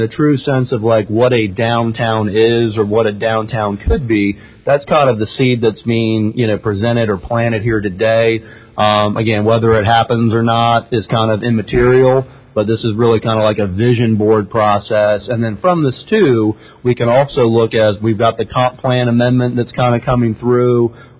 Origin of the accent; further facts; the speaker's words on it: St. Petersburg, Florida, United States; I grew up in St. Petersburg, so I know the story all too well.